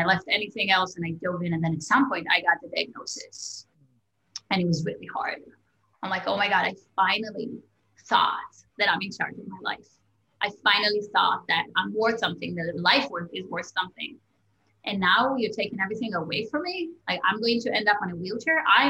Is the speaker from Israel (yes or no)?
yes; Israel; So I was born in Israel. Born and raised in Israel.